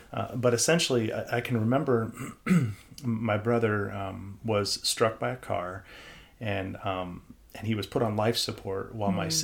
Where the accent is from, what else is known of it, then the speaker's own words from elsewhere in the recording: Morton, Illinois, United States; And so I grew up in Morton, went to school in Chicago, and then did master's out in Carolina and came back here